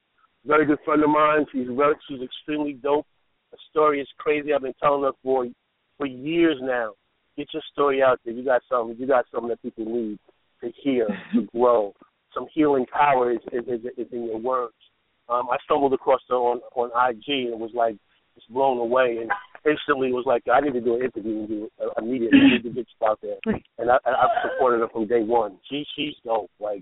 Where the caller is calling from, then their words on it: Bronx, New York, United States; I'm in the car. I'm in the BX right now.